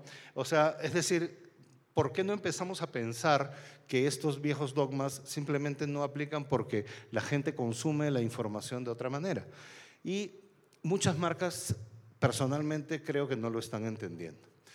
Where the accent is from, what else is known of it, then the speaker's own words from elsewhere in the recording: Peru; moved away as an adult; now in Mexico; yo soy de origen peruano y mi último trabajo estuve trabajando para una red en Perú antes de venir a México hace 2 años.